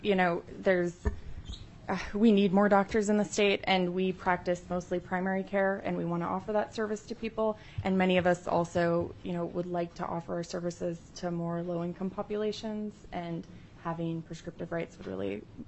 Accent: Fairbanks, Alaska, United States; And I'm from Fairbanks. I did my undergrad at UAF and then went down to the National College of Natural Medicine for my four-year medical degree

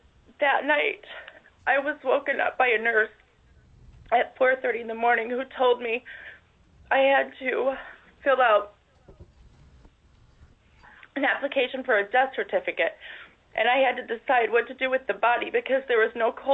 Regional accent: Kenai, Alaska, United States; I'm from Kenai.

